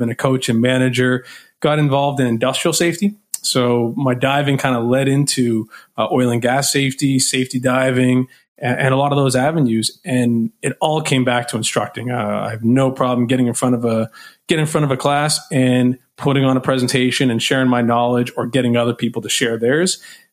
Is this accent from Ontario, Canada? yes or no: no; Dartmouth, Nova Scotia, Canada; now in Halifax, Canada; Born and bred in Dartmouth. Jumped the harbor in Halifax now, but I'll always be a Nova Scotian through and through.